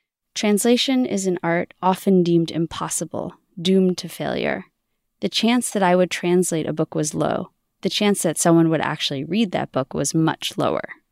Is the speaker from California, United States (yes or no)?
no; New York City, New York, United States; come back to my hometown of New York City and spend the summer in an intensive Yiddish program.